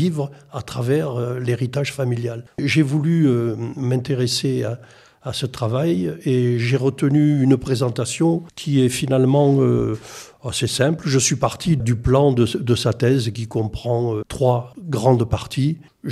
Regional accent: Occitanie, France; born there; moved away; also born or lived in Gironde; En réalité, je suis Aveyronnais de naissance. Mais j'ai quitté l'Aveyron il y a fort longtemps

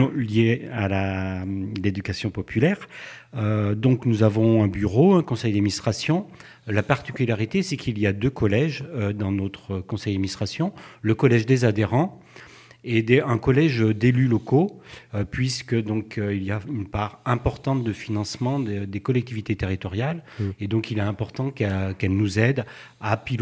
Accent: Auvergne-Rhône-Alpes, France; Je viens d'Auvergne. Voilà, donc j'étais un voisin, je suis néo-corrézien, je suis arrivé en Corrèze le 21 juin 2021

